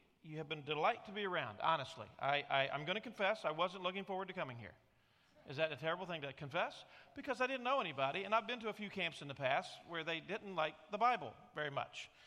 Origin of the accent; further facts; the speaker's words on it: Indiana, United States; We grew up in Indiana, folks, okay?